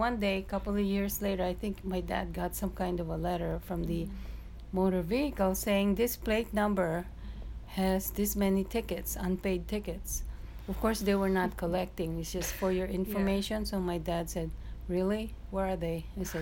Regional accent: Philippines; moved away; growing up in the Philippines, you just hardly have any, you just have a shirt or a light dress and, you know, sandals, and you walk around.

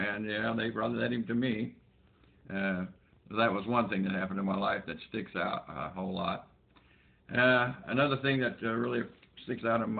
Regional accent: Weiser, Idaho, United States; Well, I was born in Weezer, Idaho. Grew up there. I had a good life.

